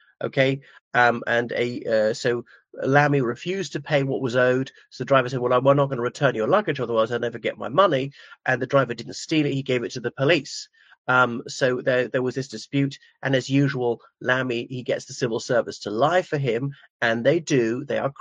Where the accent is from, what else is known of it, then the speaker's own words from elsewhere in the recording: Ireland; from Ireland.